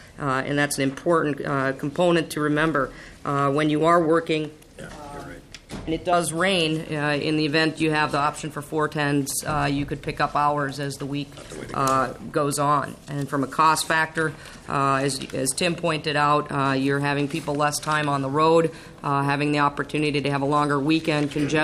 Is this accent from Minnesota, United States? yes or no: yes; Minnesota, United States; I'm from the Iron Range.